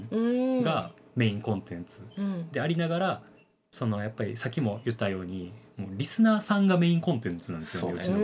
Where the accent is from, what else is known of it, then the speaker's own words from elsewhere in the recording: Kyoto, Japan; 僕はもう生まれも育ちも京都なんですけど